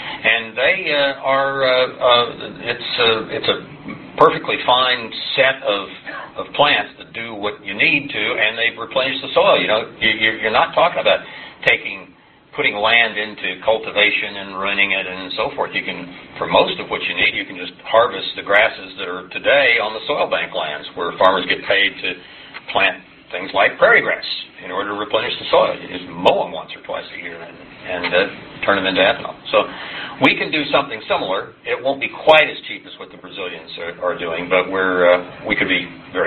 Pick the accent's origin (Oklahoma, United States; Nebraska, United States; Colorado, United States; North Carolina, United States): Oklahoma, United States; just the way a hillbilly in my home state of Oklahoma might have used corn stalks and corn stover to burn underneath his still